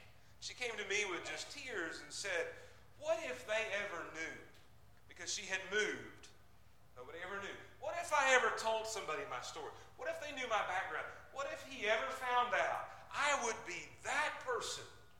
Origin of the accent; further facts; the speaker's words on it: Murfreesboro, Tennessee, United States; And I'm a city kid, right? I grew up in Murfreesboro.